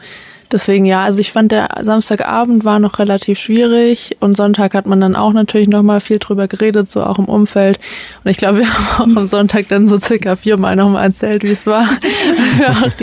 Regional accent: Ulm, Baden-Württemberg, Germany; Also ich komme aus Ulm, deswegen habe ich das auch mitgekriegt

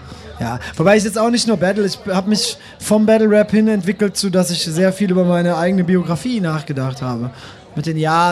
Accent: Kirchheim unter Teck, Baden-Württemberg, Germany; Und ich komme ursprünglich aus Kirchheim. Kirchheim unter Teck, hier in der Gegend. Und da wohne ich aber nicht mehr schon seit geraumer Zeit.

